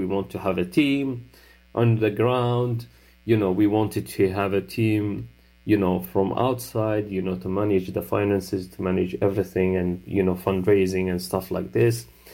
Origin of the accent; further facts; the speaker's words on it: Gaza, Gaza Strip, Palestine; now in Manchester, United Kingdom; I am a Palestinian from Gaza, and I'm based in Manchester.